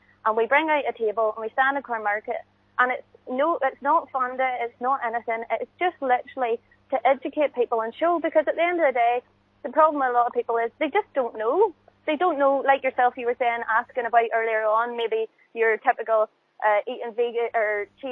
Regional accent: Ballymena, Northern Ireland, United Kingdom; now in Belfast, United Kingdom; Oh, no, I'm a Ballymena girl. You know, the typical non-vegan town. But I tell you, I'm from Ballymena and I've moved up to Belfast.

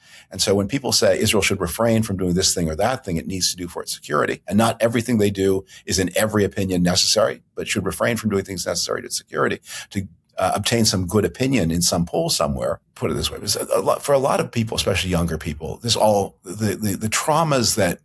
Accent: Toronto, Ontario, Canada; born there; My father was born in Toronto. I was born in Toronto, Canada in 1960. My father was born in Toronto, Canada in 1931. His parents came from Poland to Canada in 1930.

